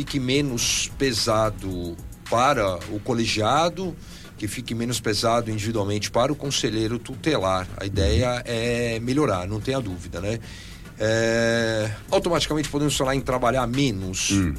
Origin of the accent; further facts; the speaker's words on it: São Paulo, Brazil; como eu venho de São Paulo, eu tenho isso como Zona Oeste, Zona Leste e tal.